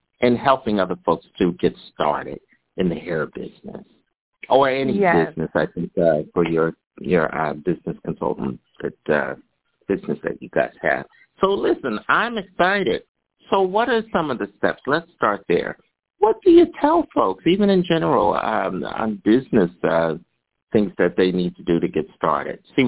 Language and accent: English; New Jersey, United States; because I'm also from North Jersey. I graduated out of Scott in East Orange, New Jersey.